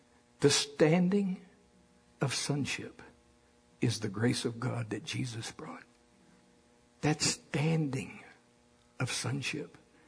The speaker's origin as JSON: {"language": "English", "country": "United States", "said": "Both of y'all, I can't help it, I'm from Pottawatomie County."}